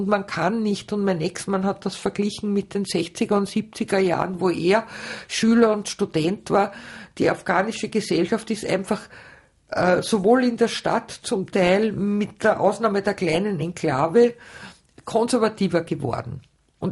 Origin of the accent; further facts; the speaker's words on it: Gmunden, Upper Austria, Austria; Ich bin zwar in Linz geboren, aber seit meinem ersten Lebensjahr in Gmunden und wohne jetzt in der Nähe von Gmunden in einem kleinen Dorf.